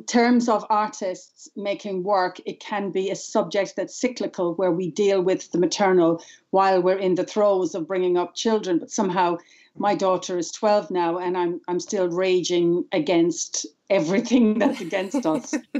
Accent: Ireland; also born or lived in London; now in United Kingdom; I'm also Irish, but unlike Rachel, I don't live in Ireland. I live North Yorkshire at the moment, but spent many years in London.

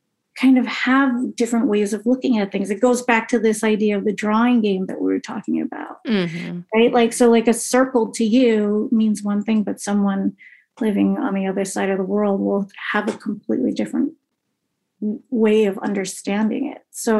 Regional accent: Toronto, Ontario, Canada; Yeah, I was born and raised first in the East End of Toronto, like off the Danforth, Greek town.

